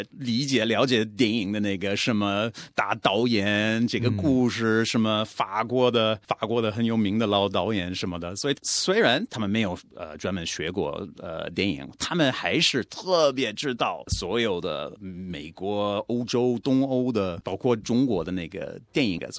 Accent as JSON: {"language": "Chinese", "country": "Australia", "also_born_or_lived": "Beijing", "second_language": "Chinese", "said": "你可以说我就是一个澳大利亚老百姓，然后我就在北京花了好长时间。"}